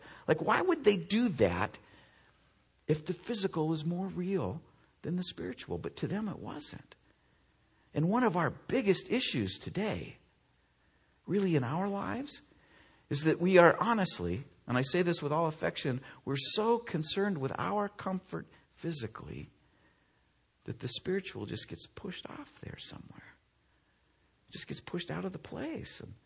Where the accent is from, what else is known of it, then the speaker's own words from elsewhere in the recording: Seattle, Washington, United States; also born or lived in Oregon; I grew up in Oregon, Washington, Seattle, so I'm kind of broken that way.